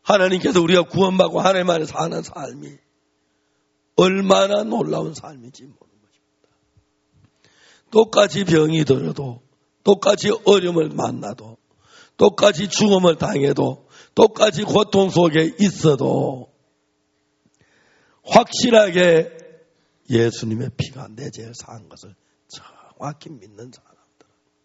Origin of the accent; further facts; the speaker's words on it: Seonsan, North Gyeongsang, South Korea; 제가 경북 선산에 좋은 시골에서 자라서 태어나서 죄만 짓고 어둡게 어둡게 살았습니다.